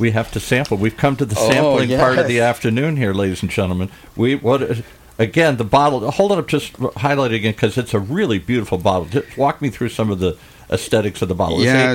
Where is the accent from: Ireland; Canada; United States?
Ireland; I'm Irish, so I'm familiar with whiskey and scotch and stuff.